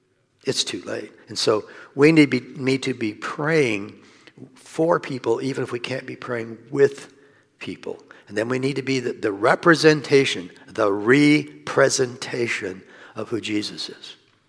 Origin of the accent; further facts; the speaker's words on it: Iowa, United States; this is what I say, I'm from Iowa.